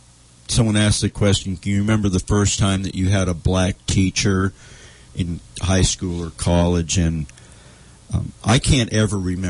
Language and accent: English; Washington, United States; At the Capitol. And I grew up in Washington.